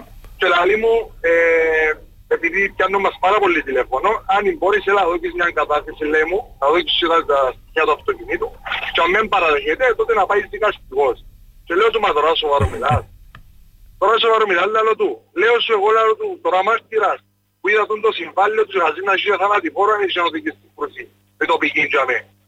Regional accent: Nicosia, Nicosia District, Cyprus; είμαι από τη Λευκοσία

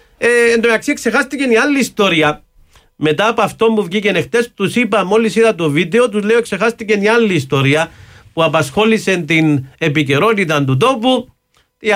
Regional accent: Cyprus; πρόσφατα στη Γερμανία όταν τους είπα ότι είμαι από την Κύπρο

